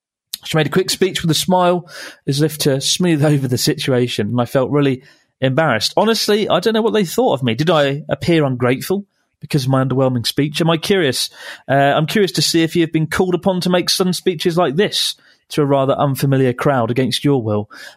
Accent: Taiwan; now in United States; I'm from Taiwan originally, and I have two aunties who ended up marrying Japanese guys and moving to Japan. I lost contact with them, though, for a while when I moved to America.

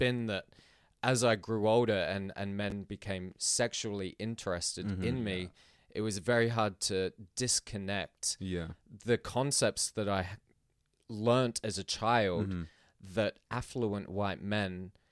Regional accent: Philippines; I grew up in the Philippines

